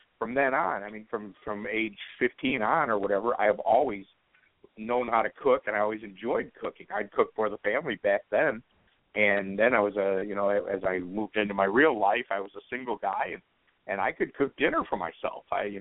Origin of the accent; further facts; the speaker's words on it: Chicago, Illinois, United States; Well, I'm a Chicago Bears fan because I grew up in Chicago my whole life.